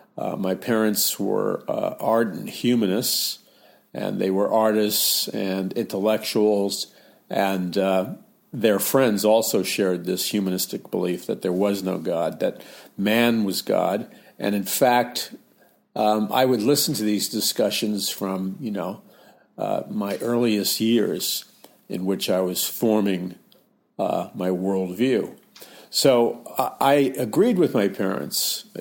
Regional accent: New York City, New York, United States; would look at the so-called Christians, whether they were Catholics or Presbyterians or whatever, growing up in New York City

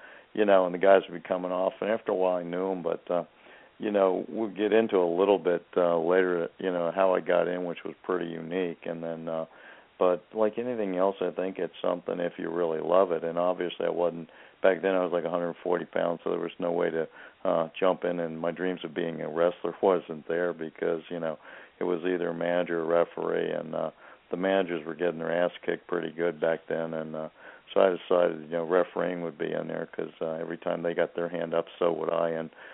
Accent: Miami Beach, Florida, United States; We worked Miami Beach, was my hometown.

